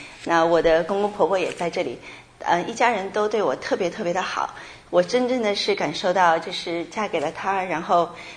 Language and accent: Chinese; Shanghai, China; 我是从上海来，我是出生在70年代后期